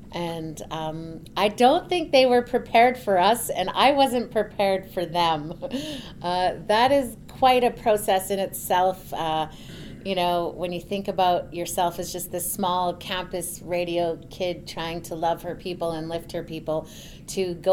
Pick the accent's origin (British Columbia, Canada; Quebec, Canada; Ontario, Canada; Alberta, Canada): Alberta, Canada; I'm from the Michelle First Nation. We are Cree and Mohawk peoples.